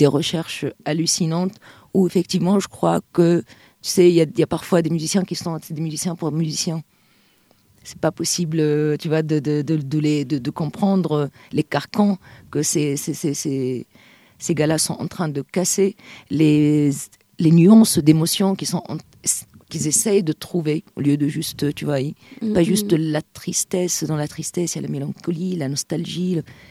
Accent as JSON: {"language": "French", "country": "Tunisia", "said": "Moi, je viens du nord-ouest de la Tunisie. On a les chants un peu en yodel"}